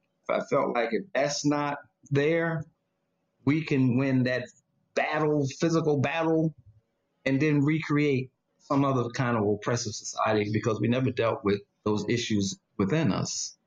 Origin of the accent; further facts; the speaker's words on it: New York, United States; So I take the subway. I'm a New Yorker. So, you know, I'm in New York.